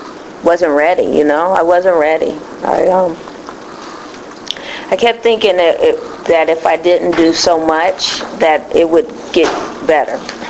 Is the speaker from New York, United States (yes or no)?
no; Cleveland, Ohio, United States; moved away; I'm from Cleveland, Ohio, and that's where I did most of my using. And then I moved to Pennsylvania, and I began to use there.